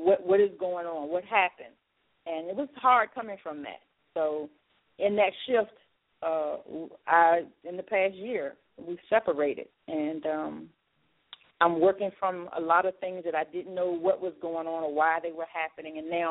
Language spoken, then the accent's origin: English; Petersburg, Virginia, United States; born there; I am an only child. I was born in Petersburg, Virginia, raised by my wonderful, loving mom.